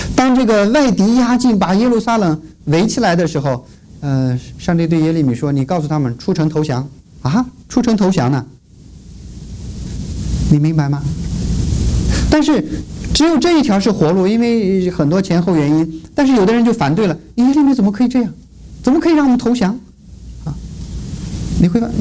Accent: Urumqi, Xinjiang, China; now in United States; 在我的家乡乌鲁木齐那边

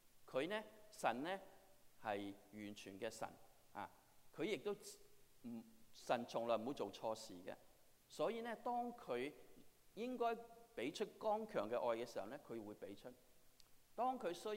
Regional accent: China; 在我们中国人来说呢，我们的文化就是说爸爸呢是做严父

